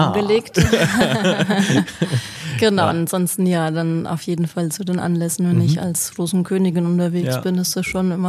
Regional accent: Bad Kissingen, Bavaria, Germany; Meine Heimat.

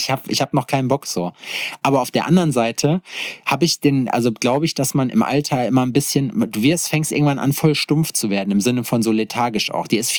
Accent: Schalksmühle, North Rhine-Westphalia, Germany; in meinem Heimatort Schalksmühle. Shoutout an Schalksmühle, 58 Represent. Und so ein kleines Nest zwischen Hagen und Lüdenscheid im Nordrhein-Westfalia.

